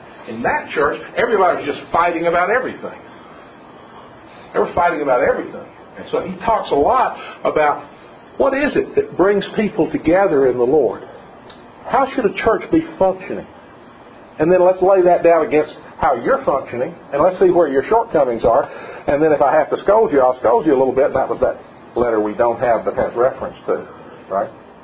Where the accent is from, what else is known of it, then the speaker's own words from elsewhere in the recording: Tennessee, United States; I was raised in East Tennessee. That's not the Deep South.